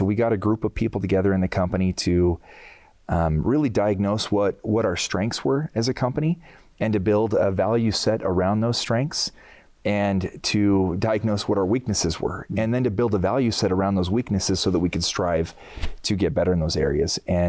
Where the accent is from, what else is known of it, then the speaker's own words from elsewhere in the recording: Pueblo, Colorado, United States; I grew up in Pueblo, Colorado. I have a ton of homies back there.